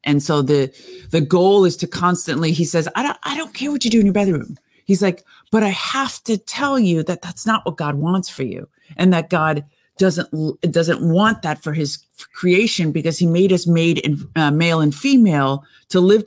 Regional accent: Beverly Hills, California, United States; growing up, I grew up in Beverly Hills, but everybody stole.

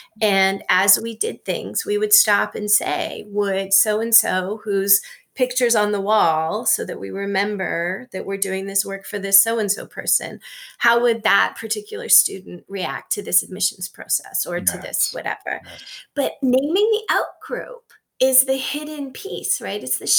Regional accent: Canada; now in United States; I need to disclose something. I'm Canadian.

